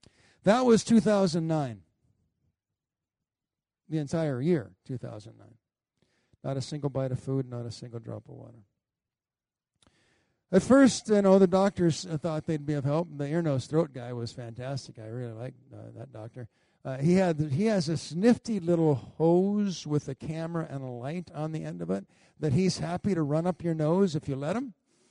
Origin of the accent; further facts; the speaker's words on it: Colorado, United States; I'm from Colorado. I like grass.